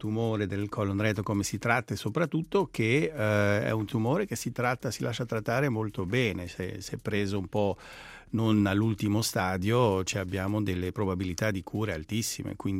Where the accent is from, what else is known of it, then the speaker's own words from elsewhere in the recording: Attica, Greece; io sono nato in Grecia ad Atene e sono cresciuto vicino ad Atene, proprio sul mare, un paesino sul mare